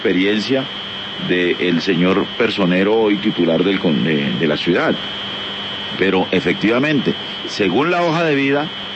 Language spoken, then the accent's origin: Spanish; Ocaña, Cesar, Colombia; Soy del departamento del Cesar, en límites con la provincia de Ocaña.